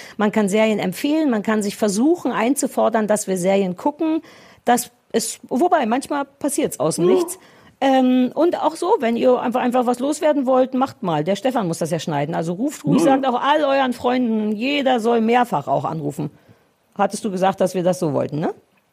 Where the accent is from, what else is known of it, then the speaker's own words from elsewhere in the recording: East Germany, Germany; Ja, ich komme aus dem Osten